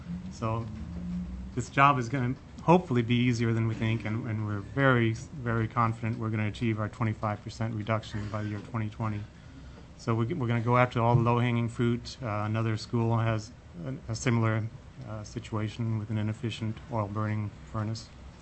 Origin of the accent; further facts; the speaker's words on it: Sitka, Alaska, United States; I'm from Sitka. I'm here representing Sitka Climate Action Plan Task Force.